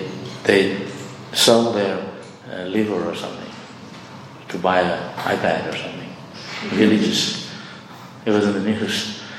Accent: India; when I was growing up in India, we didn't have much.

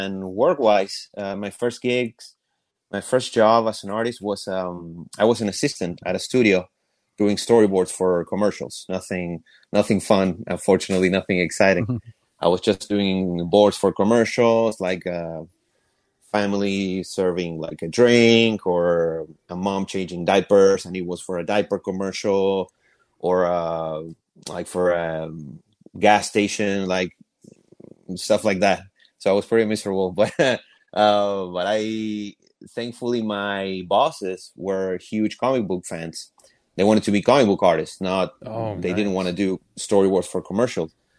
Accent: Argentina; moved away as an adult; now in United States; For those who don't know, I'm from Argentina and I came to the States in 2015.

